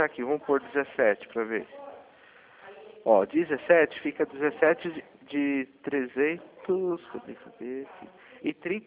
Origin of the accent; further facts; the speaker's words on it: São Paulo, Brazil; Não, eu sou de São Paulo.